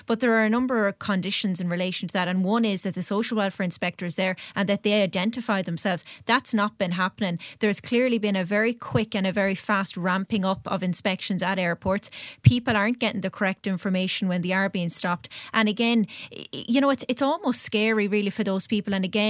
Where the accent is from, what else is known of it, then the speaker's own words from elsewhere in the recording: Connacht, Ireland; I come from Roscommon, Galway